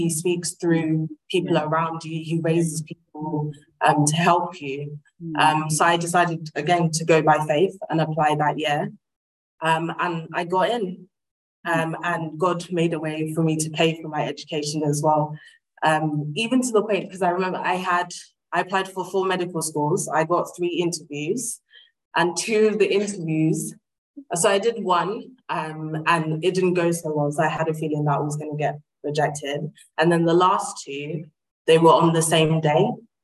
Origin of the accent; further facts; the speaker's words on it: London, United Kingdom; so I grew up here in East London.